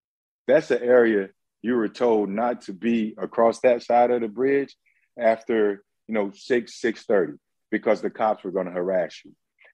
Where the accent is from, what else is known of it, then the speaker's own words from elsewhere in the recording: Florida, United States; I grew up in Palm Beach County.